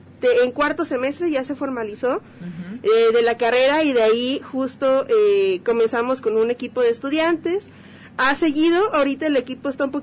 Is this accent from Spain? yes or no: no; Mexico; justo somos los primeros mexicanos en llegar a la final